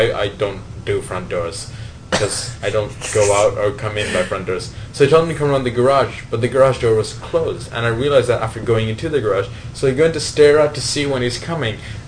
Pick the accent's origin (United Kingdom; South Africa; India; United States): India; I definitely am Hindu, and I am Indian, which is why I look kind of Asian